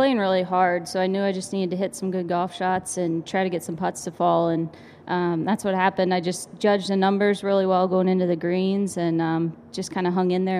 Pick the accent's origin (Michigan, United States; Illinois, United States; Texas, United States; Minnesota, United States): Texas, United States; But I grew up in Texas in the summers, so I'm used to playing golf when it's over 100 degrees